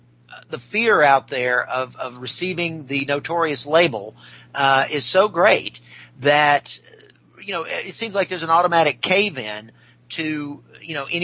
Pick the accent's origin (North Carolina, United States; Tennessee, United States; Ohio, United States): Tennessee, United States; Memphis; it takes place right here in my hometown here in Memphis, Tennessee. This is actually a Memphis phenomenon